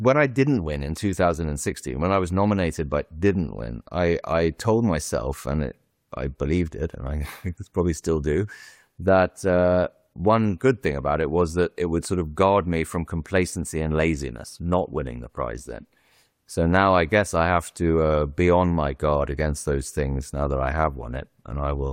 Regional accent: England, United Kingdom; moved away as an adult; also born or lived in Hungary; I grew up in England, but my dad is Hungarian, and as an adult, I moved to Hungary and lived there for some years.

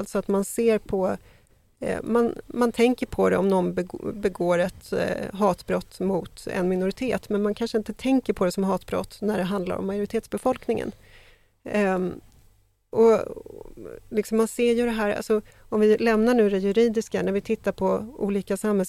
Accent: Sweden; Jag menar, vi har vant oss för att leva under terrorhot därför att vi är svenskar.

